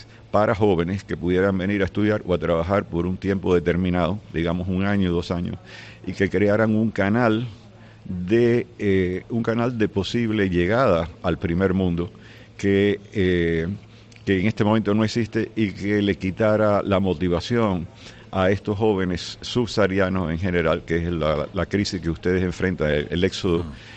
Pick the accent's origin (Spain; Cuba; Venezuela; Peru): Cuba; Havana; Yo soy habanero y me deprime mucho ver la ciudad en el estado en que está actualmente.